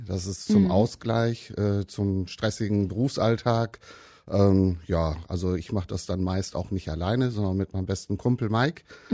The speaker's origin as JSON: {"language": "German", "town": "Rheine", "region": "North Rhine-Westphalia", "country": "Germany", "said": "ich komme hier aus Rheine, bin 47 Jahre alt"}